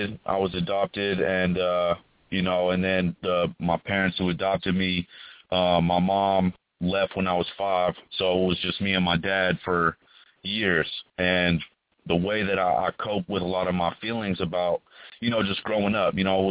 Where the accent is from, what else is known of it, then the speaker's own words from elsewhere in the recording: California, United States; Good. I'm from Marin County. It's in the Bay Area.